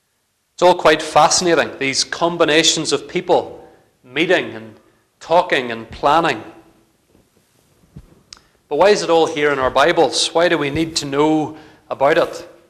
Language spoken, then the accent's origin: English; Limavady, Northern Ireland, United Kingdom; visited my hometown of Limavady last month